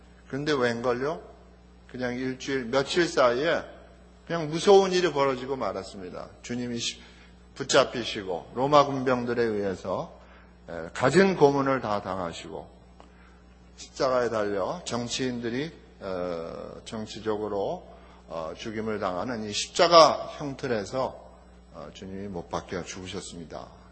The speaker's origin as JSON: {"language": "Korean", "country": "South Korea", "said": "이야 이게 어디서 한국에서 왔구나, 나의 조국에서 왔구나"}